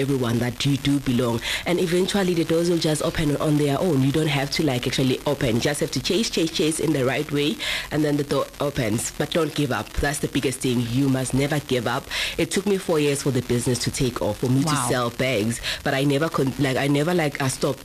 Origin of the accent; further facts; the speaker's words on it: Mpumalanga, South Africa; So it feels so good to know that people now, they are familiarizing themselves with us as winners, as people from Mpumalanga.